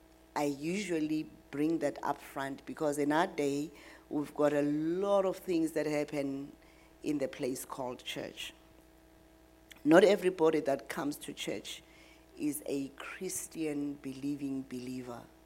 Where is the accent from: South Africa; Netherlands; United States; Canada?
South Africa; also born or lived in Cape Town; I come from South Africa. I am very much South African, born in Cape Town, grew up all over the place, somewhere in South Africa. I stay in Pretoria and I stay in Queenstown.